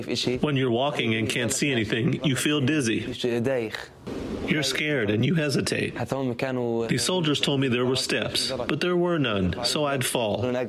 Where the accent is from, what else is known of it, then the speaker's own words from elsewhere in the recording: Arub refugee camp, Hebron Governorate, Palestine; I'm from Arub refugee camp north of Hebron. I'm 15 years old and I like to cook. Arub refugee camp is full of small houses and big families.